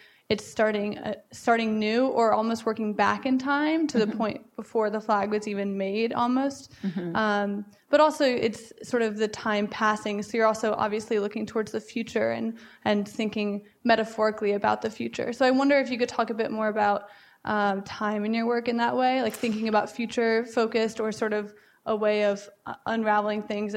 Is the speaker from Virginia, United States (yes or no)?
yes; Appomattox, Virginia, United States; I'm actually from Appomattox, Virginia. So I grew up there for like my whole life.